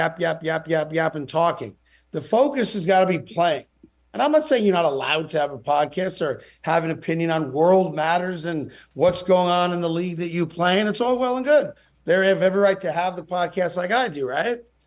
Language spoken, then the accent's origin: English; New Rochelle, New York, United States; I grew up about 20 minutes outside of New York City in a place called Westchester County, a little town called New Rochelle.